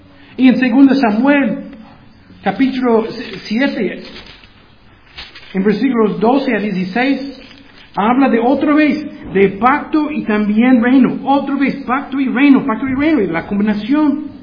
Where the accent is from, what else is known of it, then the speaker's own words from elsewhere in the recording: Guatemala; Y podemos orar como guatemaltecos y decir, este es uno de mis pecados.